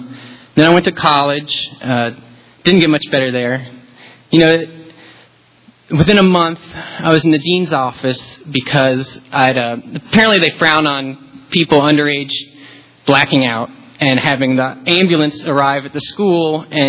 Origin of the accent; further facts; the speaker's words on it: Vero Beach, Florida, United States; Like I said … I'm an alcoholic. I'm from Vero Beach, Florida.